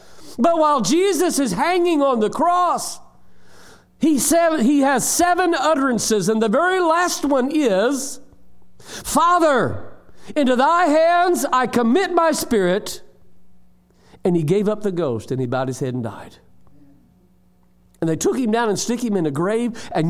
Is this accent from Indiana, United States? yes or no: yes; Indiana, United States; accent: Hoosier; I try to get my Hoosier accent on when I come back up here to you guys.